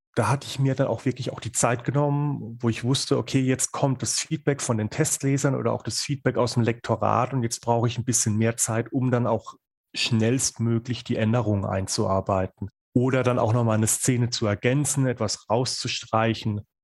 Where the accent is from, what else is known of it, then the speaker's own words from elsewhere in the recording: Rhineland-Palatinate, Germany; Ich komme zum Beispiel aus der Pfalz, eine berühmte Weingegend, und habe da auch so den Fable dafür.